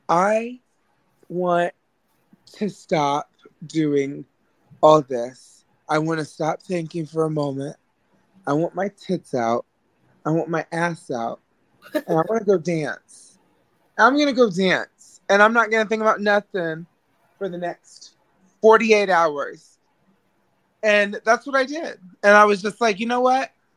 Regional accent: Arkansas, United States; Most like, but I'm from Arkansas, so.

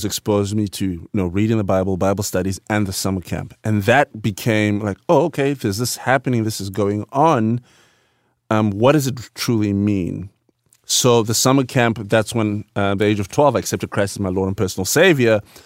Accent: Bulawayo, Zimbabwe; English is a second language; I'm from the Ndebele tribe, which originally is from Durban, South Africa, and we live in the second largest city, Bulawayo, which actually means the city of kings.

